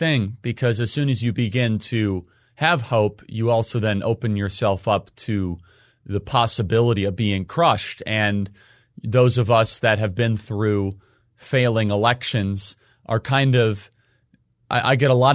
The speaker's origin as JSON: {"language": "English", "region": "Midwest", "country": "United States", "said": "is I'm from the Midwest. I know Madison, Wisconsin really well."}